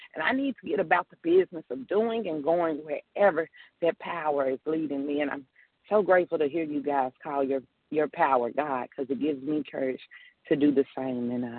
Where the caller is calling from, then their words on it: Tennessee, United States; I'm in Tennessee. … in Tennessee.